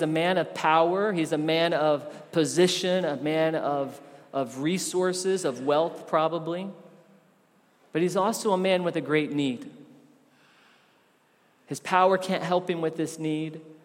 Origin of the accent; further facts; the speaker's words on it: Tennessee, United States; I grew up in Tennessee, but those pagans in Georgia, they had the lottery.